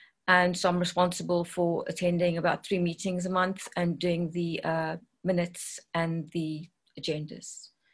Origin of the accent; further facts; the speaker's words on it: South Africa; now in United Kingdom; I'm an adult child. I live in the UK. I've been here for about 23 years. I'm originally from South Africa.